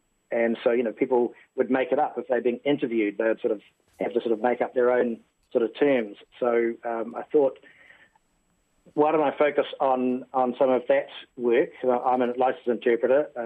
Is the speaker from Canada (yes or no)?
no; Taranaki, New Zealand; also born or lived in Waikato / Auckland; from a teenager in Taranaki. So I'm from Taranaki and Waikato and a little bit of Auckland there and a little bit of Ngātipoa on the East Coast.